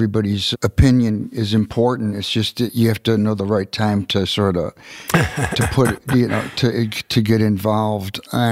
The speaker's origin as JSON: {"language": "English", "town": "Rochester", "region": "New York", "country": "United States", "tie": "born or raised there", "said": "transferred back to Eastman, which is in my hometown, right. Rochester."}